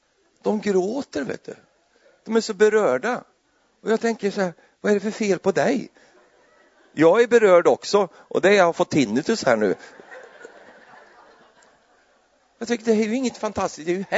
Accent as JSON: {"language": "Swedish", "town": "Finnerödja", "region": "Örebro County", "country": "Sweden", "tie": "born or raised there", "said": "Finnerödja heter platsen. Där jag växte upp. Finnerödja."}